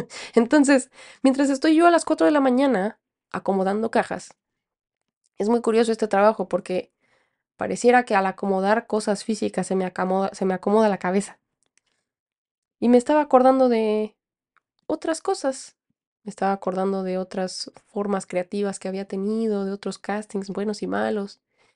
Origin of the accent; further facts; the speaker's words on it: Aguascalientes, Mexico; se volvieron bastante conocidos en Aguascalientes, que es de donde yo soy